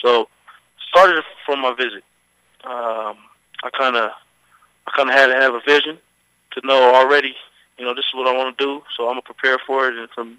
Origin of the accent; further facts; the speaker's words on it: Sacramento, California, United States; I'm from Sacramento, California.